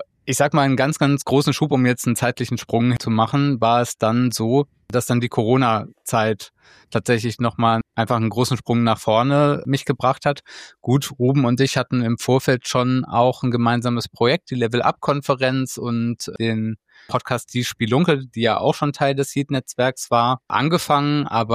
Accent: North Rhine-Westphalia, Germany; born there; ich bin Jahrgang 1987 in Nordrhein-Westfalen geboren. Ruben und ich kommen aus dem gleichen Ort

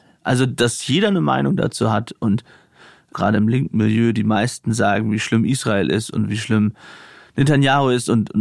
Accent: Aurich, Lower Saxony, Germany; Aber ich kann über aus Friesland reden. Aber es ist, also auch da hat sich das Stadtbild in meiner Heimatstadt Aurich zum Beispiel verändert.

